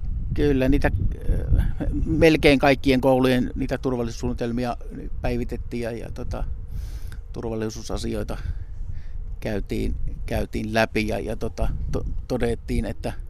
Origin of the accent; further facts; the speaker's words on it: Ylivieska, North Ostrobothnia, Finland; Kyllä mä oon ihan ylivieskalaissyntynen. Että Ylivieskassa on juuret ja jonkun verran tuonne Kainuuseen päin, niin kuin lapsena varsinkin kesiä viettänyt Kuhmossa ja nykyään siellä kesämökkimaisemissa. Tulee aina silloin tällöin oltua. Mutta kyllä ne juuret on täällä, niin kuin täällä Keski-Pohjanmaalla